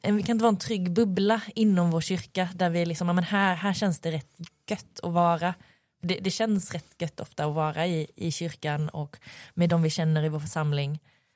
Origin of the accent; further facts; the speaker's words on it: Guatemala; also born or lived in Colombia / Iraq; now in Sweden; föddes jag i Guatemala och växte upp där. Och jag utöver att också då har bott i Sverige, så har jag bott i Colombia och Irak.